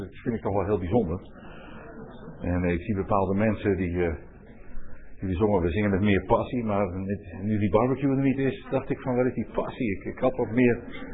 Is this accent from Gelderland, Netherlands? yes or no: no; Boskoop, South Holland, Netherlands; En dan zie je pas, oh, dit is Boskoop. Verder staat het niet op de verkeersborden als waar ik vandaan kom.